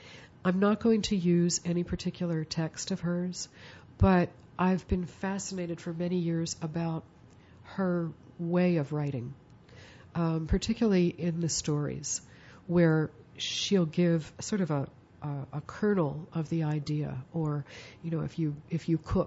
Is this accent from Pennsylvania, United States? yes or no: yes; Philadelphia, Pennsylvania, United States; also born or lived in New York; New York, you know, I grew up in Philadelphia. I lived in New York for about 10 or 12 years.